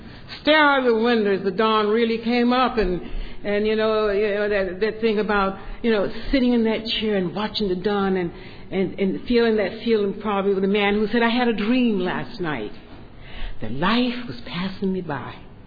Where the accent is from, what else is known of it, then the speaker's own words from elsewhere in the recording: Georgia, United States; I grew up in Georgia in a very staunch conservative Baptist faith.